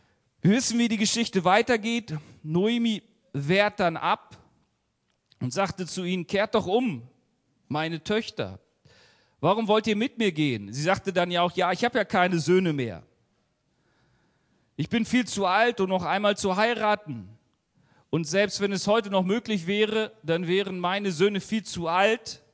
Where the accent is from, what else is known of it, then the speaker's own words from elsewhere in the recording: Germany; Ich bin ja Deutscher und so deutsch wie ich, glaube ich, kann keiner sein.